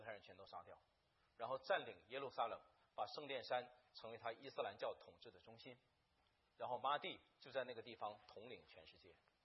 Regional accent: China; 我们是中国人他听不懂我们的话，

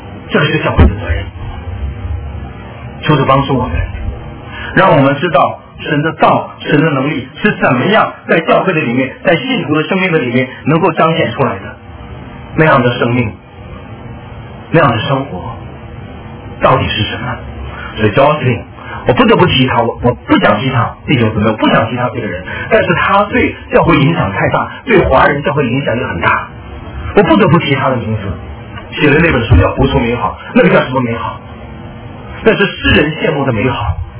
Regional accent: China; 江山易改，本性难移，我们中国人知道啊。

